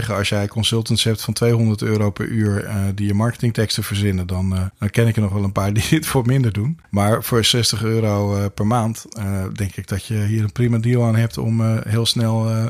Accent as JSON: {"language": "Dutch", "country": "Netherlands", "said": "maar ik ben ook een Nederlander"}